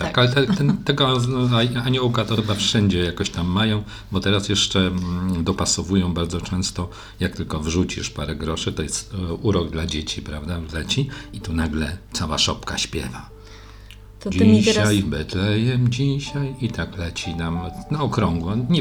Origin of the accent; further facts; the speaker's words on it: Zakrzewo, Greater Poland Voivodeship, Poland; moved away; jak opuściłem to moje kochane Zakrzewo, to nagle stałem się małopolaninem, bo wtedy byłem wielkopolaninem, a teraz byłem małopolaninem